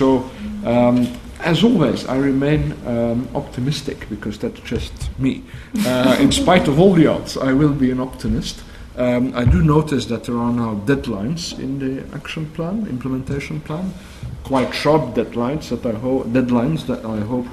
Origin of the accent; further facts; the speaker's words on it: Belgium; I'm Belgian, which is why I came directly from Paris to this conference.